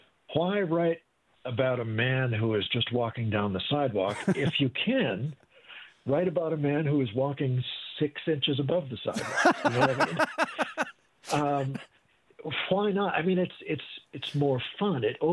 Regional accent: Minnesota, United States; I grew up in Minnesota.

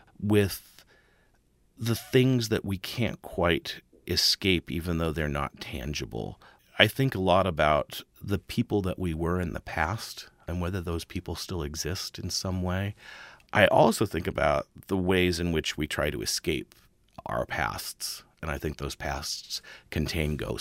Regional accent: Nebraska, United States; And I grew up in Western Nebraska, which has a really stark kind of beauty, but also a sense of emptiness and inhospitality.

